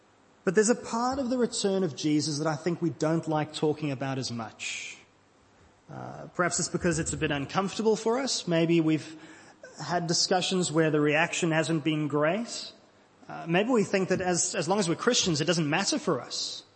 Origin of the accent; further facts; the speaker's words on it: South Africa; when I was growing up in South Africa